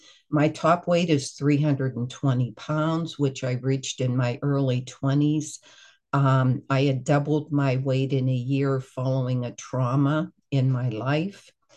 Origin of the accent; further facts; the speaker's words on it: Pittsburgh, Pennsylvania, United States; I am from Pittsburgh, Pennsylvania.